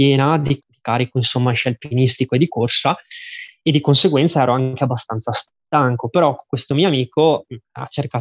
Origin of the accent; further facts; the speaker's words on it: Asiago, Veneto, Italy; io sono di Asiago e quindi ho sempre vissuto in montagna fin da bambino